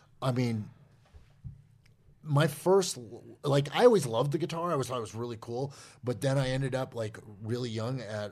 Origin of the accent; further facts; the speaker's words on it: New Hampshire, United States; because I grew up in New Hampshire, it's like country and western.